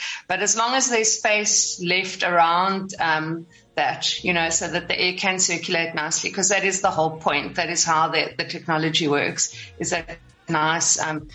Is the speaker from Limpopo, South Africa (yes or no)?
no; East London, Eastern Cape, South Africa; now in Cape Town, South Africa; Oh, I'm from a little town called East London originally.